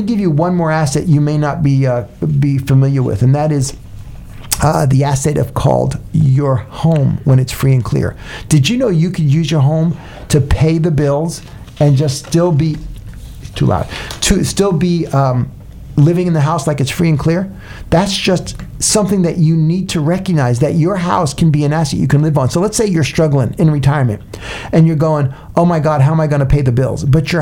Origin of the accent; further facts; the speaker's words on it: New York, United States; also born or lived in California; I was raised in New York and then in California